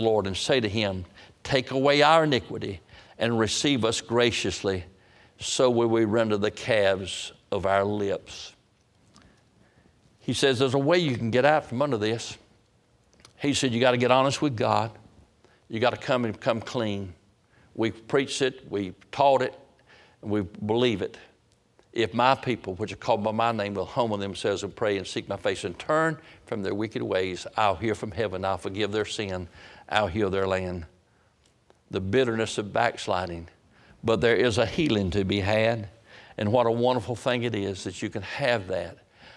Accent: United States; But I am an American. I love my country.

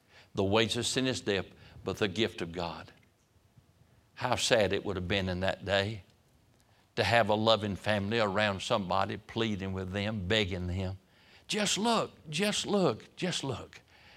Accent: Roanoke Rapids, North Carolina, United States; in my hometown in Roanoke Rapids, a little boy in a cotton mill town, didn't know anything about anything

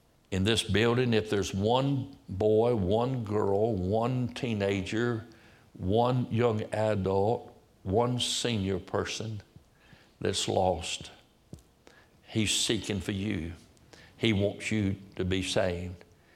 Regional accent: Roanoke Rapids, North Carolina, United States; but I'm sure glad He came to me at my hometown of Roanoke Rapids.

